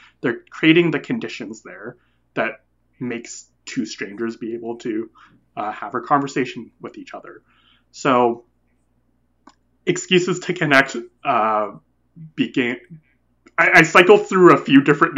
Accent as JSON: {"language": "English", "town": "Calgary", "region": "Alberta", "country": "Canada", "said": "a time I really experienced that is when I moved away from Calgary, which is where I'm originally from, and went to University of Lethbridge for school."}